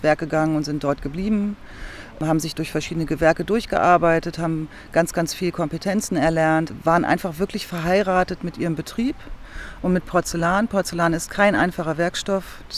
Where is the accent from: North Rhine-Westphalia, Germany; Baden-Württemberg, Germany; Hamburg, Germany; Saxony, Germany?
Hamburg, Germany; Ich bin Hamburgerin